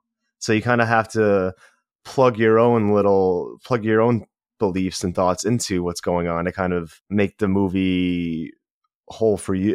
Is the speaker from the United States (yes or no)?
yes; United States; being American, a war of this magnitude on our soil